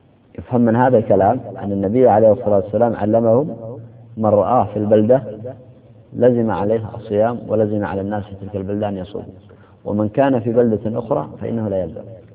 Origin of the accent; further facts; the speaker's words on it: United Arab Emirates; وقلت لكم متى تشرق الشمس عندنا في الإمارات،